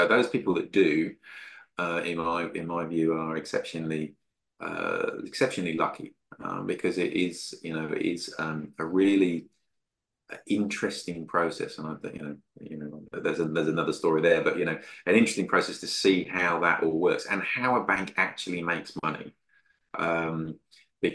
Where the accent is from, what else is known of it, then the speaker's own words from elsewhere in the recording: Midlands, United Kingdom; moved away as an adult; the UK was my home for 40 years. I was brought up there in the Midlands. I left school at 18.